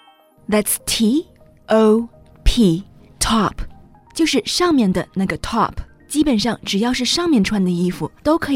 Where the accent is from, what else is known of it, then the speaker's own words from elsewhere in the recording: northern England, United Kingdom; Chinese is a second language; 你知道英国也是有南北差异的。